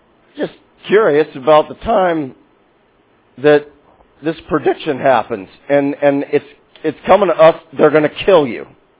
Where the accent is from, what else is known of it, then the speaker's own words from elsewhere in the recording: Pittsburgh, Pennsylvania, United States; accent: Pittsburgh; I had to watch my Pittsburgh accent.